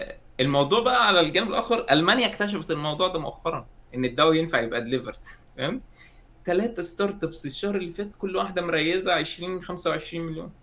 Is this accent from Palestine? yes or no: no; Egypt; لو الناس عندنا في مصر بتتغدى الساعة 4